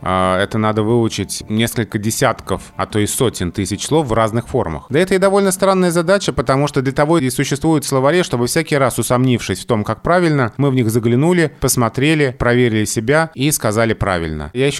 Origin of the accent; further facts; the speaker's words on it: Moscow, Russia; accent: Moscow; Я москвич, и когда я оказываюсь где-то в других регионах России, то в моей речи узнают московскую речь, хотя мне это кажется странным.